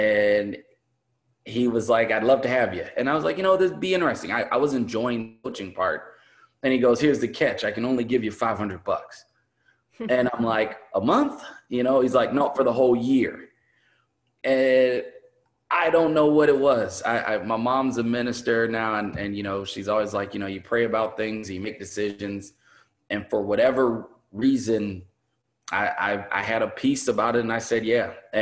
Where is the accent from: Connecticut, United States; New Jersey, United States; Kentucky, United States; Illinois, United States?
Illinois, United States; Chicago; I'm from Chicago. I've always had a huge recruiting footprint in Chicago.